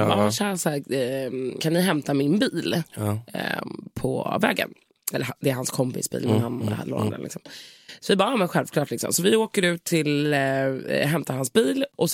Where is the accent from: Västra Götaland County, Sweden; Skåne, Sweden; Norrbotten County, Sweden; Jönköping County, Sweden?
Skåne, Sweden; Malmö; fast jag är från Malmö.